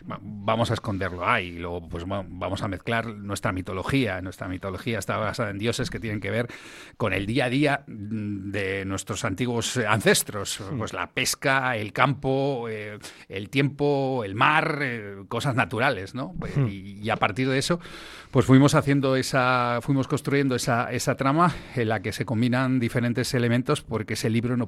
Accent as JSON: {"language": "Spanish", "town": "Erandio", "region": "Basque Country", "country": "Spain", "said": "Hablo de una ciudad que es la mía, que es Bilbao. Yo soy de Erandio y lo llevo a gala, pero Bilbao es mi ciudad."}